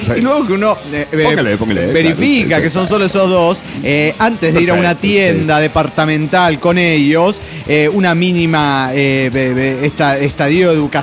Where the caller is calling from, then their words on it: Parral, Chihuahua, Mexico; reportándome desde Parral, Chihuahua.